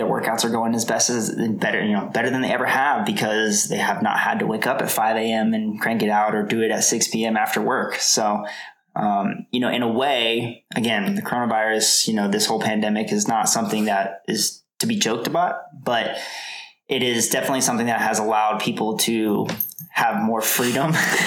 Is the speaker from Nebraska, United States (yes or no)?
no; Denver, North Carolina, United States; also born or lived in Ithaca, New York; So I am from Ithaca, New York. I was born in Ithaca, New York. My parents were military, so we moved to North Carolina when I was very young.